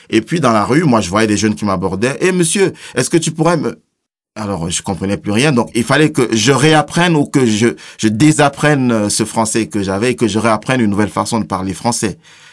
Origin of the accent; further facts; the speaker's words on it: Cameroon; Moi, je viens du Cameroun.